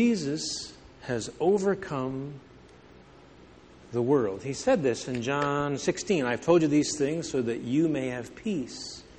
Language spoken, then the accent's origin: English; United States; I think of myself as an American. I think of myself as a person who's a resident of Illinois, DuPage County.